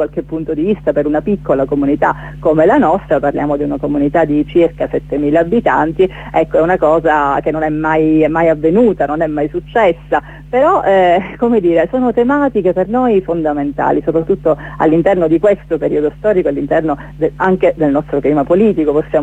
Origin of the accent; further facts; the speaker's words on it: Catania, Sicily, Italy; now in Palazzolo Acreide, Italy; Io non sono natia palazzolese, ma sono catanese, ma ho scelto praticamente di vivere